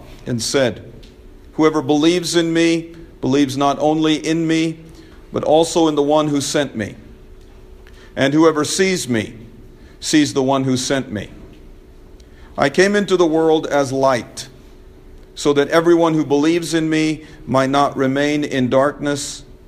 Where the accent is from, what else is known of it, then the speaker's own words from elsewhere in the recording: India; I was embarrassed about being an Indian. I am from India